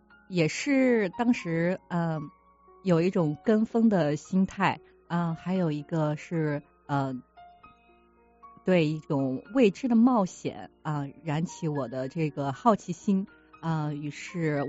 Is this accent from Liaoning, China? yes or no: no; Shanghai, China; 我来自上海